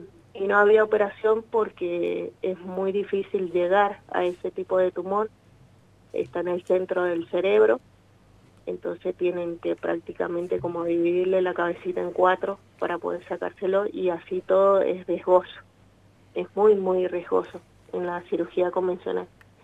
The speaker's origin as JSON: {"language": "Spanish", "town": "San Rafael", "region": "Mendoza", "country": "Argentina", "said": "Nosotros somos de San Rafael."}